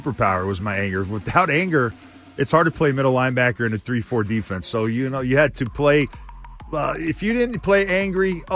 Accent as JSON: {"language": "English", "region": "Texas", "country": "United States", "said": "I'm from Texas. We do not like eggnog. It's too hot. It's too thick."}